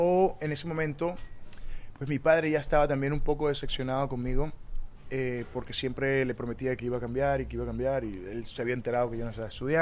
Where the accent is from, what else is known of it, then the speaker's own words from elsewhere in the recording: Tovar, Mérida, Venezuela; Yo crecí en Tovar, Estado Mérida. Es un pueblito de los Andes. Estamos a una hora de la ciudad. Y la ciudad también es pequeña.